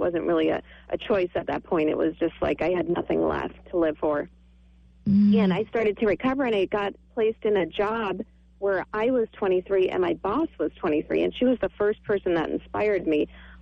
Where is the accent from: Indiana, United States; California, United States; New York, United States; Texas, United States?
New York, United States; Long Island; Long Island, New York.